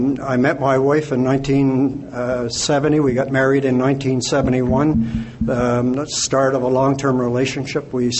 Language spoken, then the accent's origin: English; Montreal, Quebec, Canada; I drank for 32 years, and I came from Montreal originally, a great family